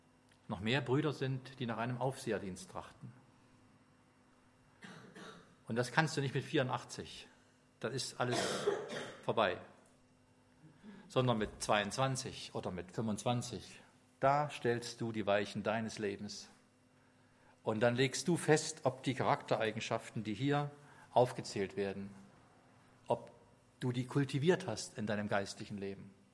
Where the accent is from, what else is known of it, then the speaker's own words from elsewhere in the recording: Leipzig, Saxony, Germany; Ich bin ja in einer ganz kleinen Versammlung groß geworden in Leipzig.